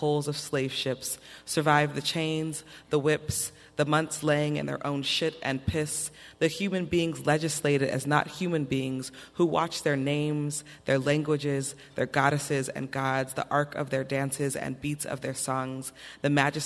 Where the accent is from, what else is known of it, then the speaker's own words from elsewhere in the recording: Los Angeles, California, United States; My hometown, LA all day.